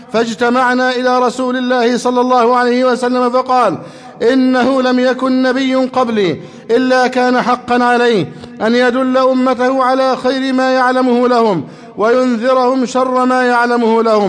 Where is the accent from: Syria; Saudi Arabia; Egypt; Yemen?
Egypt; نسأل الله جل وعلا أن يحفظ بلدنا مصر أمنا أمانا.